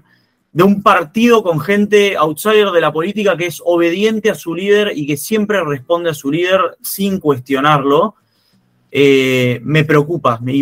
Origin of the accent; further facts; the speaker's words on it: Argentina; no solo como ciudadano, sino como analista político y como argentino